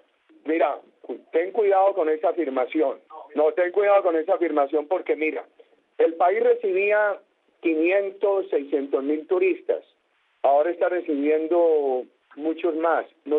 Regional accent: Colombia; Yo me emocioné mucho como colombiano

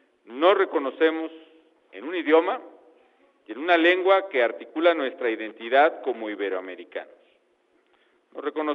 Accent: Michoacán, Mexico; entre los que destacan los berceros de Michoacán, lo enfatizo porque además es mi tierra natal

